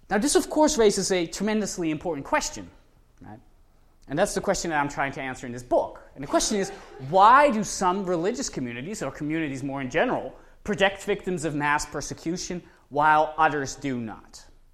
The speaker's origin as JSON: {"language": "English", "country": "Netherlands", "said": "my home country, the Netherlands."}